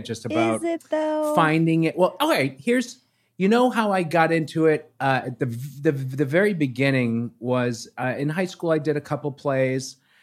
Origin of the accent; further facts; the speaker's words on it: Boston, Massachusetts, United States; I mean, I'm from Boston.